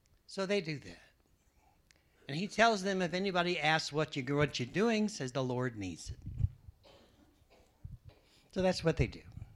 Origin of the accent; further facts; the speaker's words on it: Granite City, Illinois, United States; It was like that when I was growing up in the First Presbyterian Church in Granite City, Illinois.